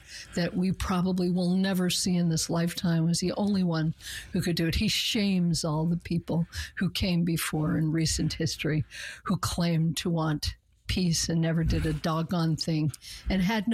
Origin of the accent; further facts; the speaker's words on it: United States; You know, I'm an American Jew.